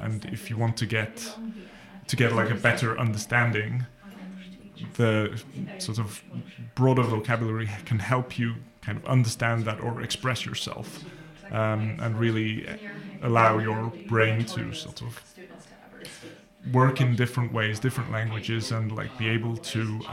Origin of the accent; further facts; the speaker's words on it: Wales, United Kingdom; first language Welsh; so I grew up as a Welsh speaker, grew up bilingually. There's no sort of there's no separation in my brain, really, between Welsh and English.